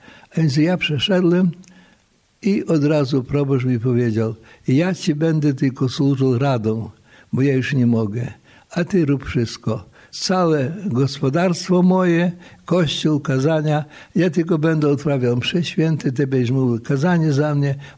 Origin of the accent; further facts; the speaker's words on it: Zherava, Lviv Oblast, Ukraine; tam wychowany jestem w diecezji lwowskiej. Parafia Chodorów, a wioska Żerawa, taka zwyczajna ukraińska wioska. Było nas tam, Polaków, bardzo mało, ale mieliśmy swój kościółek i gospodarstwo. I tam właśnie urodziłem się i tam wychowany jestem.